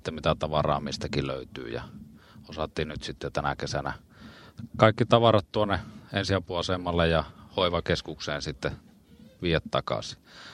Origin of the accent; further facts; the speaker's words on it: Kokkola, Central Ostrobothnia, Finland; No minä olen kokkolalainen perheisä.